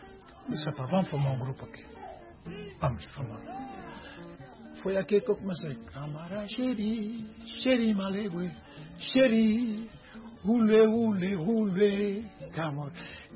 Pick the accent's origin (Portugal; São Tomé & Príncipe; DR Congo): São Tomé & Príncipe; para mim, que eu sou santomense, sou feijão com arroz